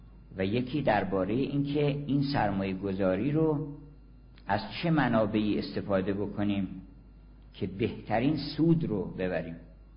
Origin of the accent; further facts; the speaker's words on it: Iran; born there; ما اولا که زبان فارسی که زبان مادریمون هست، این خیلی غنیمته، یه موهبت الهیه. از قضای روزگار ما اومدیم در ایران